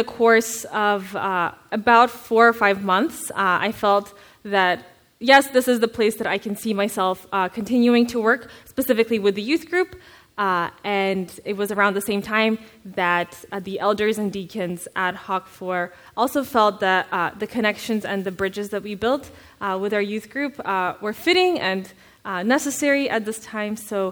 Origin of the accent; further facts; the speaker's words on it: Kazakhstan; So I was born and raised in Kazakhstan. I am actually ethnically Kazakh.